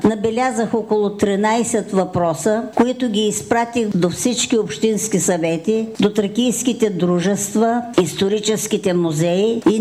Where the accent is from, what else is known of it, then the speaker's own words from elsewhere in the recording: Malko Bryagovo, Kardzhali Province, Bulgaria; Оттам отива в село Малко Брягово, моето родно село.